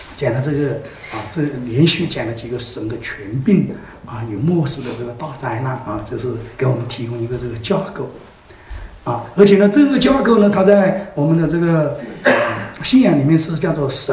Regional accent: China

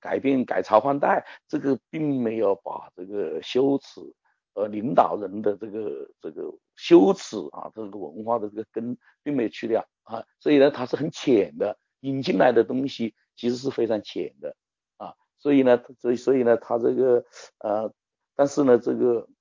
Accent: China

